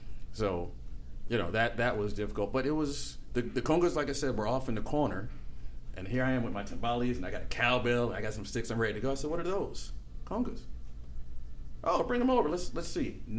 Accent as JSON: {"language": "English", "town": "Plainfield", "region": "New Jersey", "country": "United States", "tie": "born or raised there", "said": "Long story short, like I said, I grew up in New Jersey. There was a music store. I grew up in Plainfield, New Jersey."}